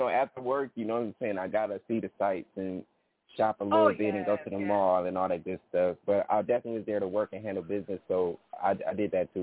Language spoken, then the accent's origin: English; Atlanta, Georgia, United States; also born or lived in Michigan; I kind of grew up in Atlanta, really, I was born in Michigan, but I grew up in Atlanta.